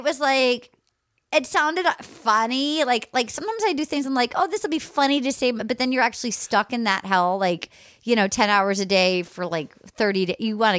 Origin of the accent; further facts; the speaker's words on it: Rhode Island, United States; No, I'm from Rhode Island.